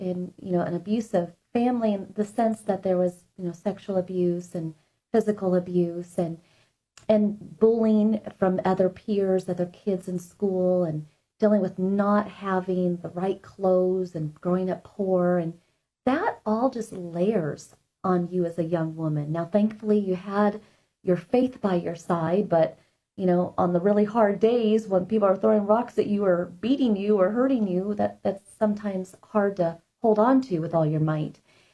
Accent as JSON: {"language": "English", "region": "Oregon", "country": "United States", "said": "Now, I'm from Oregon, so I can definitely understand this next chapter of your story"}